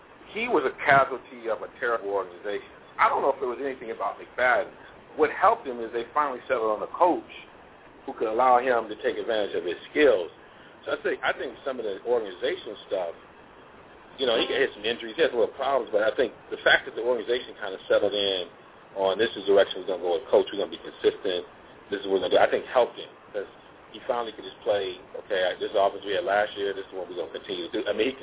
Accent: Michigan, United States; And, you know, we're both from Michigan.

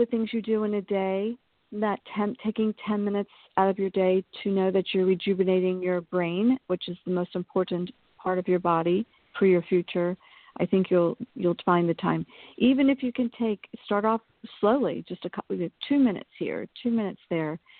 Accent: San Diego, California, United States; I grew up in San Diego, coming back east for that time period for me

